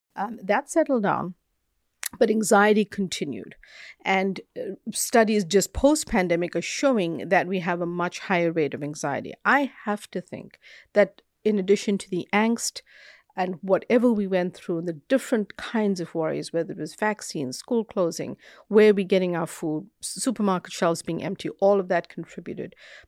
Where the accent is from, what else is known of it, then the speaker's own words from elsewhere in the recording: South Africa; moved away; I grew up in South Africa, so I moved here to study.